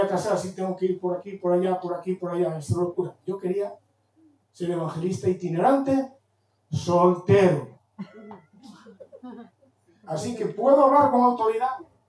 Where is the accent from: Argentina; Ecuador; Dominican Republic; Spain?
Spain; Galicia; Pero claro, como gallego mal pensado, digo